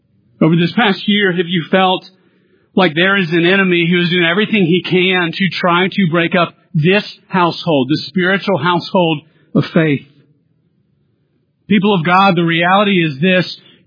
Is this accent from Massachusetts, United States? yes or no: no; Louisiana, United States; I'm from South Louisiana, where if there is anything that Louisianians love to do, we love to eat.